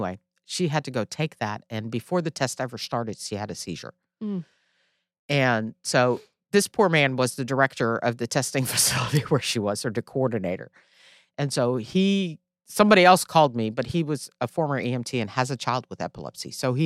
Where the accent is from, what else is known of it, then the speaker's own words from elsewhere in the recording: Netherlands; I grew up in the Netherlands.